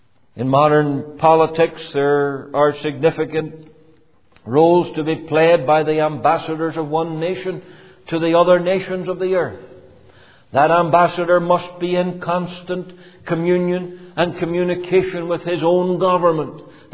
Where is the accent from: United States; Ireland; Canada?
Canada; I, as a Canadian citizen